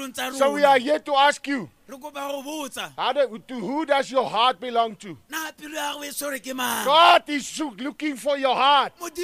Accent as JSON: {"language": "English", "town": "George", "region": "Western Cape", "country": "South Africa", "said": "I am from George."}